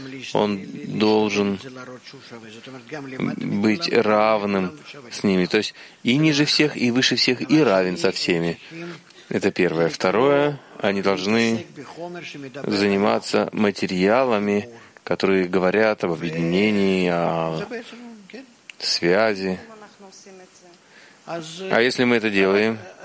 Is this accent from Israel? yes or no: yes; Hadera, Haifa District, Israel; я из Хидеры.